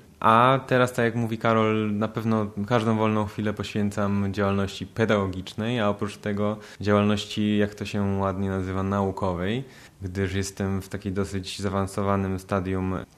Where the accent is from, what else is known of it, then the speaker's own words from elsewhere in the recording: Łódź, Łódź Voivodeship, Poland; Ja końcówkę zeszłego roku poświęciłem na taką podróż sentymentalną do Łodzi, mojej małej ojczyzny.